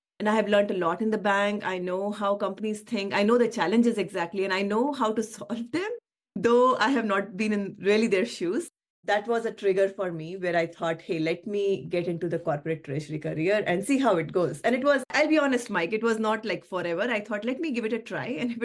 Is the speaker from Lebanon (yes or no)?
no; India; I started my career in India. I was born and brought up in India. I did my education, my MBA